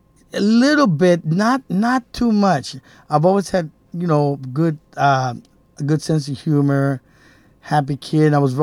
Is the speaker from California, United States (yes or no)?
yes; Gardena, California, United States; Gardena, California.